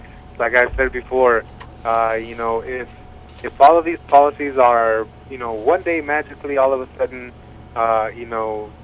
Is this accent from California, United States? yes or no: yes; Watsonville, California, United States; born there; Man, me, I was born in Watsonville.